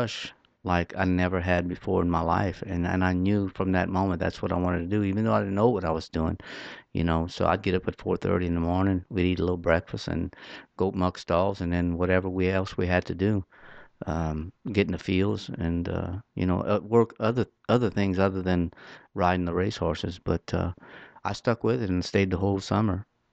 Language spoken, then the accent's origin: English; Erath, Louisiana, United States; We grew up in Erath, Louisiana.